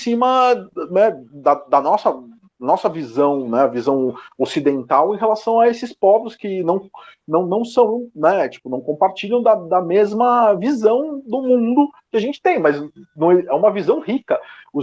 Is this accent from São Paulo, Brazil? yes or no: yes; São Paulo, Brazil; Vim para a Zona Oeste faz pouco tempo, né? Mas passei a minha vida inteira no centro de São Paulo, ali na Bela Vista.